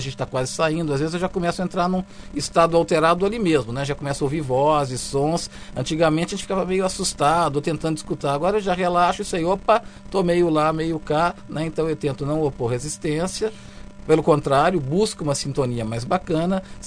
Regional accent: Minas Gerais, Brazil; e eu sou mineirinho, né, então eu uso aí muita política para montar essa turminha

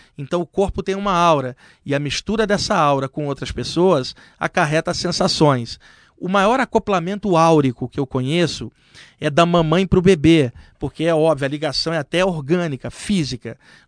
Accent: Rio de Janeiro, Brazil; moved away as an adult; now in São Paulo, Brazil; eu sou do Rio de Janeiro. Eu moro em São Paulo desde 89, né? Eu vivi no Rio de Janeiro até os 28 anos, quando eu mudei para cá. Então, estou morando aqui há 15 anos, hoje eu tenho 43.

